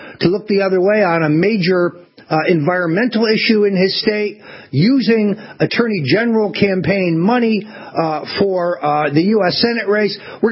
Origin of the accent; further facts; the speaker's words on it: Florida, United States; Joining me now is Colonel Mike McAllister of my home state of Florida